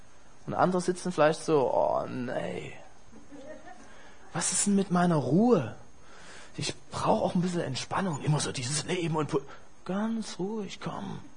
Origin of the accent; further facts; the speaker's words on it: Dresden, Saxony, Germany; moved away as an adult; now in Wiesbaden, Germany; meine Frau und ich, wir sind beide in Dresden geboren. Und Amen, genau. Wir haben 25 Jahre, also ich habe 25 Jahre dort in Dresden gelebt und wir fahren immer wieder gern zurück, weil unsere ganzen Familien auch daher kommen.